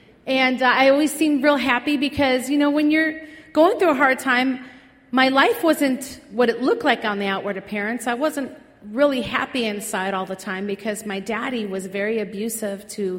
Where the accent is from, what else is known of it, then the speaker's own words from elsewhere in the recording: Minnesota, United States; I'm from Minnesota originally. Any Minnesota people here? Minnesota, yo. Come on, oh, hey, Minnesota, hey, yeah, don't you know. Kind of sound Canadian in a way, but we got our own little accent in Minnesota.